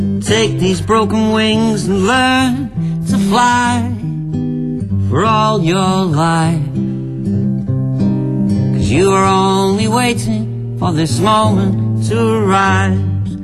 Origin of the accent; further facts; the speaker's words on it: Manchester, North West England, United Kingdom; We're from Manchester, but this song was written by a Liverpudlian, a person from Liverpool, or as we call them, Scousers.